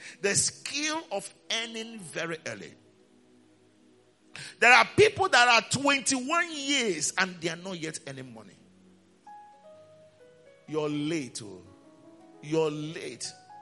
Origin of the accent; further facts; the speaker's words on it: Aba, Abia, Nigeria; we were growing up in Abba. I'll say it in Igbo and then I'll explain it in English.